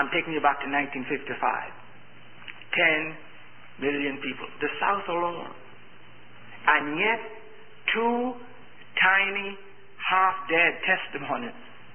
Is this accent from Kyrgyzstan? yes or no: no; Bahamas; now in United States; There was no one working in Miami, and I came from the Bahamas, a greenhorn, and I was in Savannah, Georgia.